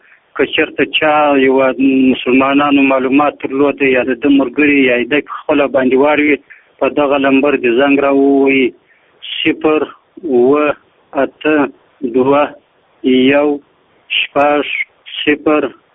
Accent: Zabul, Afghanistan; د زابل د ولایت یم.

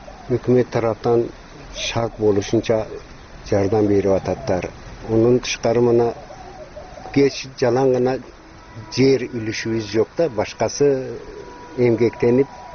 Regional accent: Tajikistan; Мен өзүм 1954 жылы Тажикстандын жерге талып, айылынын жерге талып кыштагында төрөлгөнмүн. 10-чу классты кыргыз мектепте түгөтүп

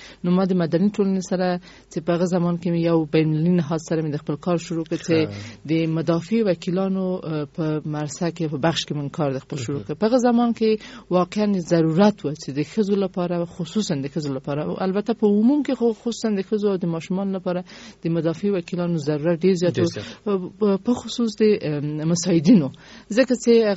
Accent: Kabul, Afghanistan; ما د کابل اوسیدونکی، ما په کابل کې زیږیدلې، ما اکثر عمر می ټول عمر می یعنی په افغانستان کې په کابل کې تیر کړی دی. د خپل تحصیلات می هم په کابل کې تکمیل کړی دی.

